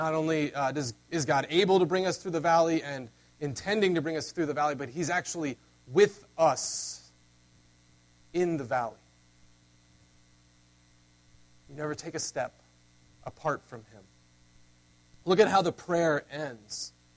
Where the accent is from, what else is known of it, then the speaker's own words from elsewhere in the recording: North Carolina, United States; I'm from North Carolina. We have things we call mountains back in North Carolina.